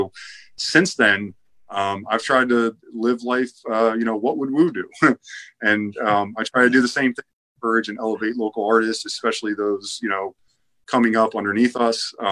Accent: Tampa, Florida, United States; one of my heroes growing up in Tampa Bay and being a wrestling fan.

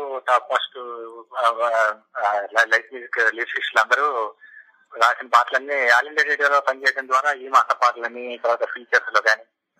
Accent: Vijayawada, Andhra Pradesh, India; మళ్ళీ back to Vijayawada, మళ్ళీ నా నేటివ్ ప్లేస్ కు వచ్చేసాను.

